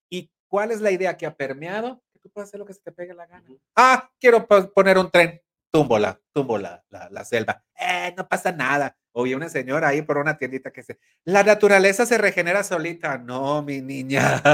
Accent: Puebla, Mexico; yo que me considero una pieza poblana perfecta, moldeada en el norte, horneada

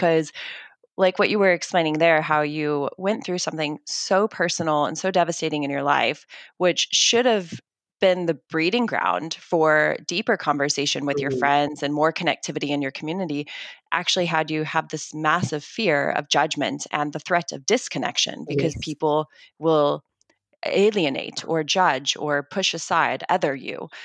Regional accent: United States; now in South Africa; This is like the first thing I so embraced and adopted about the South African culture because I'm American, is just that need to have a braai.

